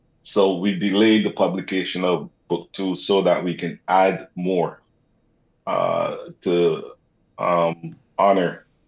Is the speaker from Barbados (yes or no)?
yes; Barbados; And when we come from Barbados, it's one mentality. Up here is a different mentality.